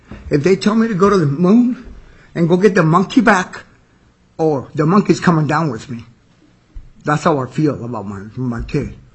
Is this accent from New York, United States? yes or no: no; Philadelphia, Pennsylvania, United States; also born or lived in Puerto Rico; I grew up in Philadelphia in a tough place. I'm Puerto Rican. I'm from Puerto Rico.